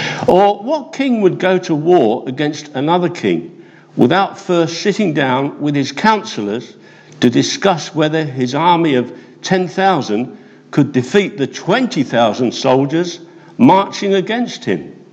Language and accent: English; Eastbourne, South East England, United Kingdom; We're from Eastbourne. Phil and I, we're both retired.